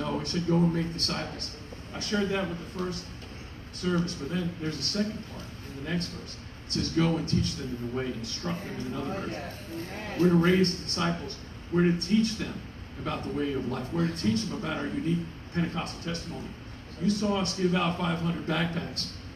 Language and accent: English; Alabama, United States; We come from Alabama. And I got to tell you, sometimes they're not that well mixed.